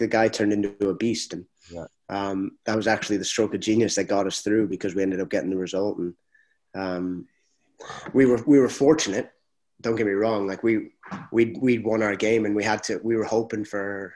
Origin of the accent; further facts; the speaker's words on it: Canada; also born or lived in Scotland; Okay, I was born in Scotland. My family's all Scottish, but I'm Canadian. Mm-hmm. Always have been.